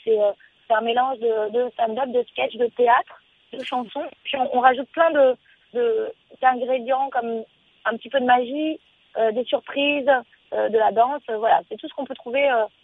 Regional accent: Thoriac, Occitanie, France; also born or lived in L'Union; Je suis toulousaine parce que je suis née à L'Union, mais j'ai passé mon enfance dans le Tarn, dans un petit village qui s'appelle Thoriac, avec toute ma famille, les chevaux, les vaches.

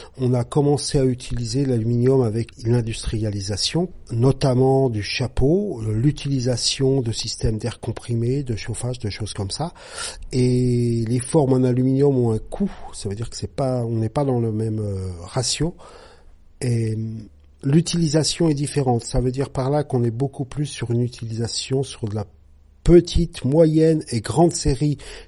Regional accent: Bourgogne-Franche-Comté, France; Je viens d'une autre région, comme mon accent doit sans doute le dire un peu. Enfin, je suis pas du Quercy, je suis pas originaire, je suis bourguignon d'origine.

